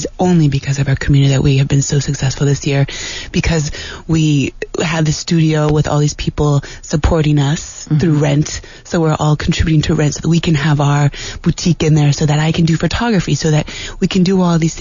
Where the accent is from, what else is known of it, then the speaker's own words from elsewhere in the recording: Mexico; My dad has always lived here. I grew up in Mexico primarily, but I always spent the summers, the lovely summers in Tucson.